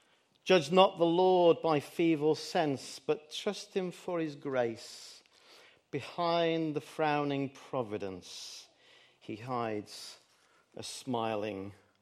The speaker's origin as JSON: {"language": "English", "town": "Manchester", "region": "North West England", "country": "United Kingdom", "said": "as a Mancunian, I'm not going to get political."}